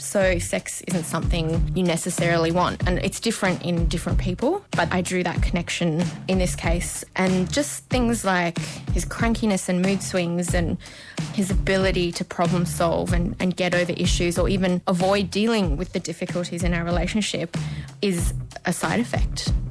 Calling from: Byron Bay, New South Wales, Australia; from Byron Bay, and I dated a stoner.

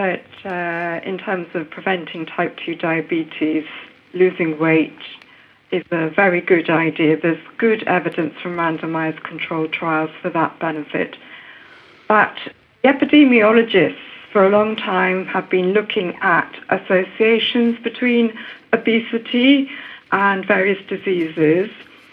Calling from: Aberdeen, Scotland, United Kingdom; Hello, Norman. We are welcome from Aberdeen.

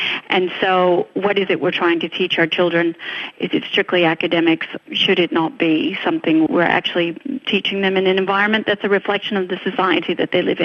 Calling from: Vaucluse, New South Wales, Australia; I'm calling from Vaucluse, where we live in an area that is quite affluent

